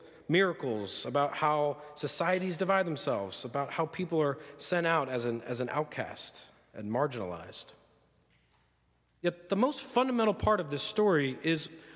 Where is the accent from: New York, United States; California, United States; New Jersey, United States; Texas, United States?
New Jersey, United States; now in Chicago, United States; I live in Chicago, and I'm from New Jersey, so very different from where I'm from.